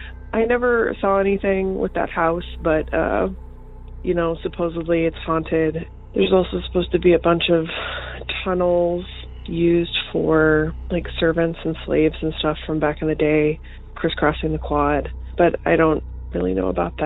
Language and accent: English; Alabama, United States; born or raised there